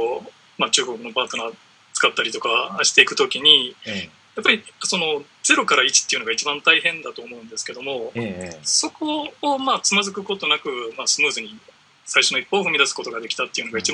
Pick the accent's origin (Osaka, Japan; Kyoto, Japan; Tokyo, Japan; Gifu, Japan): Osaka, Japan; でたまたまその地元の大阪で